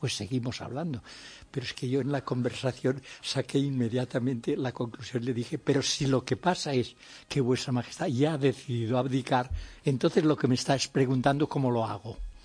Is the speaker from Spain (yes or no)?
yes; Lleida, Catalonia, Spain; Soy catalán, de Lérida.